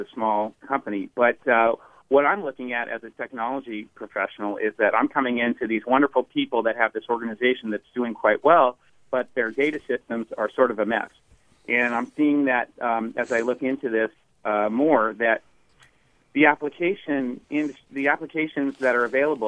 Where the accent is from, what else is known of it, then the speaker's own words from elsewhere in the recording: California, United States; now in Los Angeles, United States; I'm from Silicon Valley, but I'm in Los Angeles now.